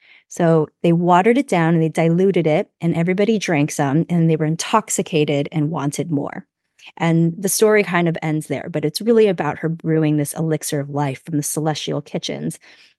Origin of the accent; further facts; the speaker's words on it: United States; Like I grew up here, so I'm very American.